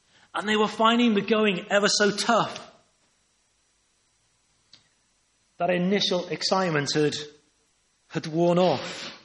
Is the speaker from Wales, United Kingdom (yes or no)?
yes; Llangollen, Wales, United Kingdom; It was in my hometown of Llangollen.